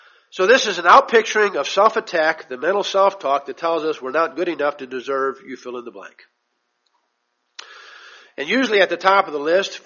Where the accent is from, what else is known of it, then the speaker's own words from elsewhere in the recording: St. Louis, Missouri, United States; my background, growing up in St. Louis and all that came into play